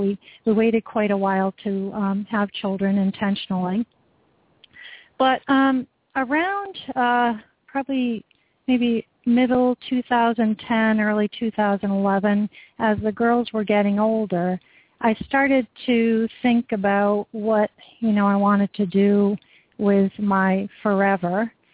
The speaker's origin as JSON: {"language": "English", "region": "Rhode Island", "country": "United States", "tie": "born or raised there", "lives_now": "Maine, United States", "said": "Well, I grew up in Rhode Island. I've actually lived in New England my entire life. I currently live in Southern Maine."}